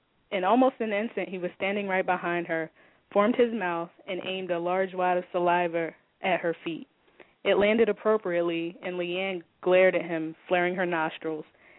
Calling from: Merchantville, New Jersey, United States; I'm calling from New Jersey.

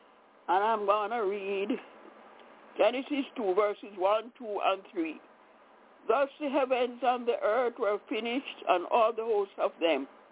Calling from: Albany, New York, United States; I'm calling from Albany, New York.

